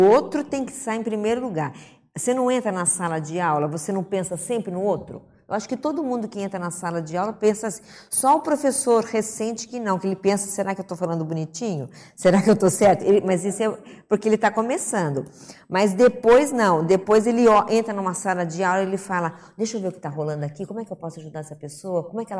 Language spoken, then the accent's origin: Portuguese; Barbacena, Minas Gerais, Brazil; Quando eu era pequena, lá em Barbacena